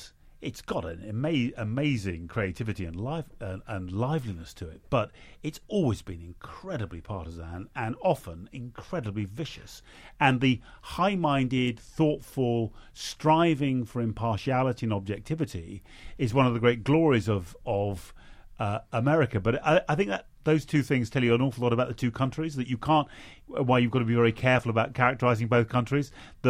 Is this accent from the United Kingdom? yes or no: yes; England, United Kingdom; what's striking to me as an English person, a friendly foreigner looking at the United States